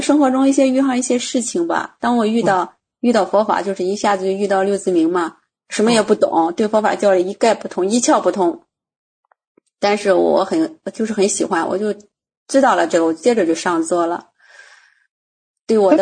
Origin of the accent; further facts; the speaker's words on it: Dongying, Shandong, China; 山东的，山东东营。